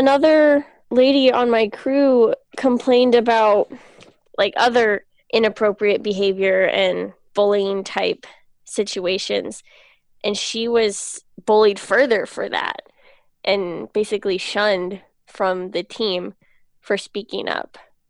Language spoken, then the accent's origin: English; Pacific Northwest, United States; And I grew up in the Pacific Northwest, hiking a lot in Olympic National Park and Mount Rainier and the North Cascades.